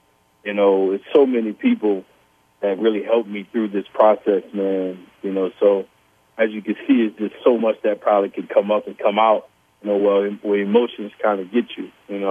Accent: New Orleans, Louisiana, United States; I was going to play at the biggest game of my career in my hometown, New Orleans.

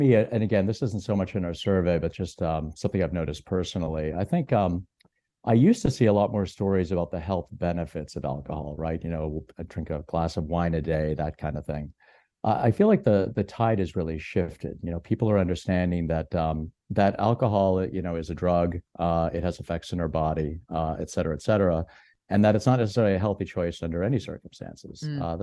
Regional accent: Massachusetts, United States; My home state of Massachusetts was number one or number 50

